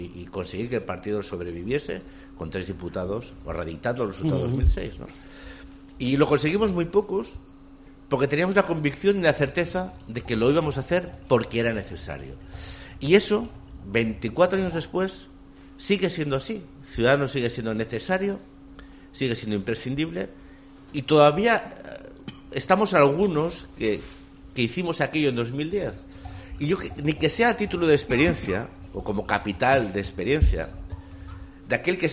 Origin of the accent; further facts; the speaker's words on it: Catalonia, Spain; Cataluña a formar parte de una consejería? Yo digo, sí. Eso no le dudaría nada, diría sí. Porque es mi tierra.